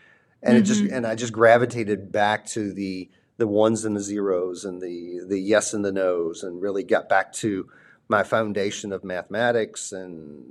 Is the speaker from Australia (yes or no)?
no; Virginia, United States; No, actually, I grew up on the East Coast. So I was born and raised in southeastern Virginia. And so actually, I grew up on a farm.